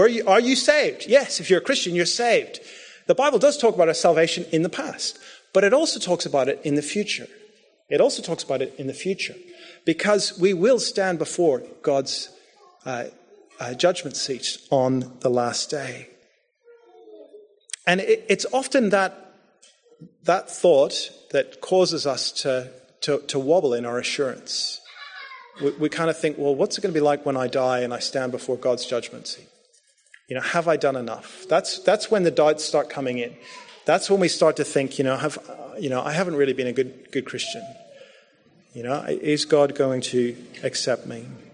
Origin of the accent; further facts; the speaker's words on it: Northern Ireland, United Kingdom; As I said, I grew up in Northern Ireland